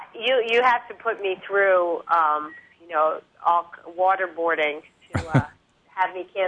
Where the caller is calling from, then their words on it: Brooklyn, New York, United States; Yeah, I'm calling from Brooklyn.